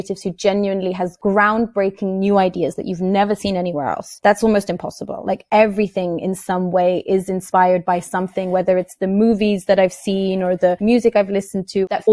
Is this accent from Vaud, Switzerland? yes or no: no; Bern, Switzerland; first language en; moved away as an adult; also born or lived in England; I was actually born in Bern and grew up in Bern. But I always knew I wanted to go to England for an amount of my life because I've always just felt like, so it's my first language.